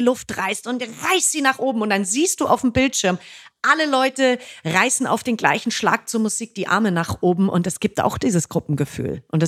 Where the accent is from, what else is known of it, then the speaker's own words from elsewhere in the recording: Fürstenfeldbruck, Bavaria, Germany; in München bei Fürstenfeldbruck, also in meiner alten Heimat